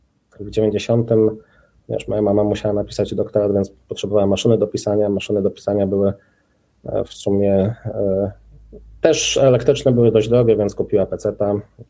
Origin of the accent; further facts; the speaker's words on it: Lublin, Lublin Voivodeship, Poland; bo urodziłem się w Lublinie, mieszkałem przez 20 lat w Lublinie.